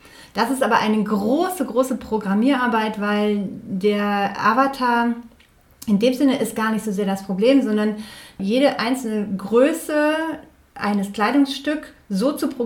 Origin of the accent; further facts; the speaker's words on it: Mönchengladbach, North Rhine-Westphalia, Germany; Ich komme aus Mönchengladbach, das ist der zweite Punkt. Mönchengladbach liegt mir sehr am Herzen.